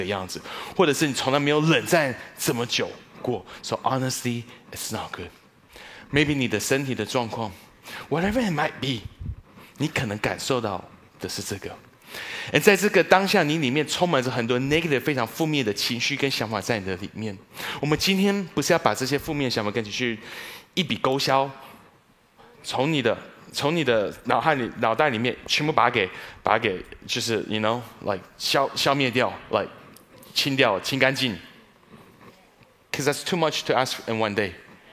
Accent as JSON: {"language": "Chinese", "country": "Taiwan", "said": "我觉得我这样好像就是外国人说我们台湾人讲话轻轻穷穷的感觉"}